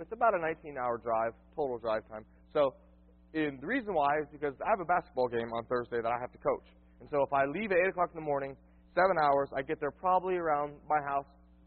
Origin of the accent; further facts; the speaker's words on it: Dade City, Florida, United States; I'm from Florida. I was born in Dade City, okay? 29 years ago, okay?